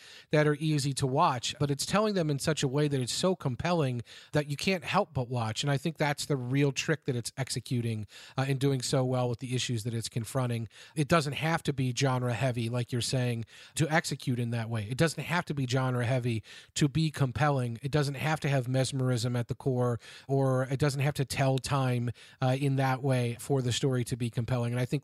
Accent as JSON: {"language": "English", "town": "Cincinnati", "region": "Ohio", "country": "United States", "tie": "born or raised there", "said": "all over the country, including to my hometown here of Cincinnati"}